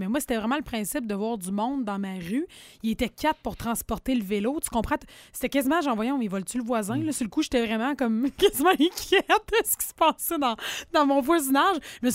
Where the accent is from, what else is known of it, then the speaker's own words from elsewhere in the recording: Gatineau, Quebec, Canada; born there; je suis née du côté de Gatineau, mais toute ma famille, là, c'est à Côte-Nord.